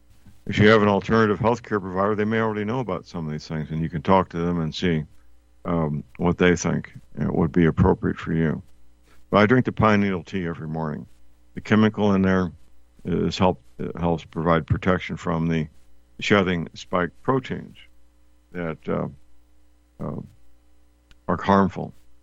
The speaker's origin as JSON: {"language": "English", "town": "St. Louis", "region": "Missouri", "country": "United States", "tie": "born or raised there", "said": "Pfizer is partly manufactured in my hometown, St. Louis, by the way."}